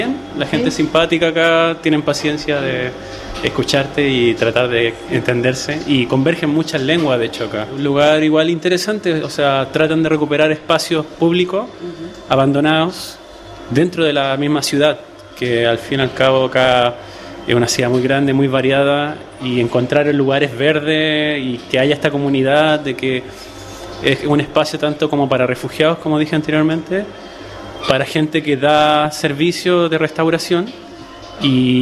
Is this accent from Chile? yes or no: yes; Valparaíso, Chile; soy de Valparaíso, de Chile, claro.